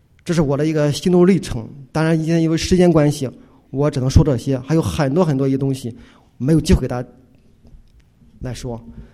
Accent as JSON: {"language": "Chinese", "country": "China", "said": "作为一个中国人，一个有传统信仰、传统价值观的中国人"}